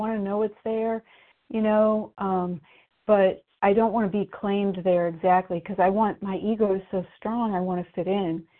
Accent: Indiana, United States; I'm from Indiana.

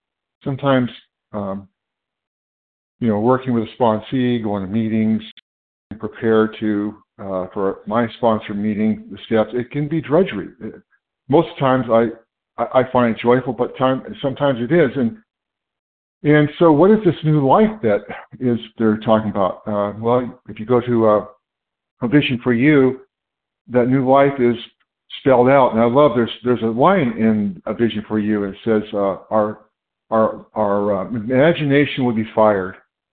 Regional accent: California, United States; I'm from California.

